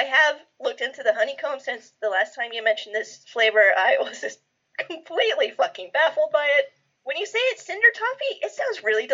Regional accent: United States; I just buy the cookie dough in the tub because I'm American and we're lazy.

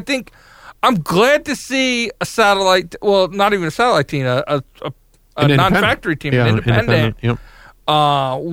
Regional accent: New York, United States; Oh, I'm from New York, so when you talk Jersey, it's always a swamp.

